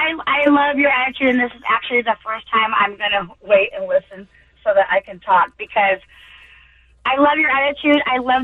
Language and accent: English; San Diego, California, United States; I'm from San Diego, born and raised.